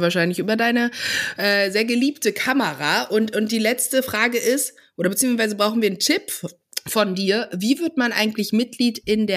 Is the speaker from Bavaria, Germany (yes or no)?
no; Berlin, Germany; ich bin Berlinerin